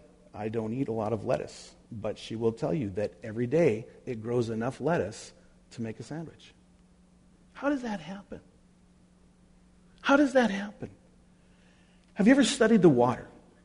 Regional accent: Red River Valley, United States; And growing up in the Red River Valley, I thought, where did they find enough dirt and rock to pile up that high to make a mountain?

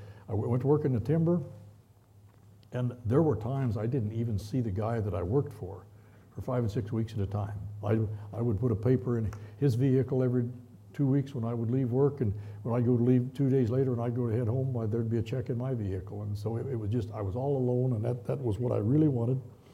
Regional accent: United States; born there; I'm a Christian. I was born in America.

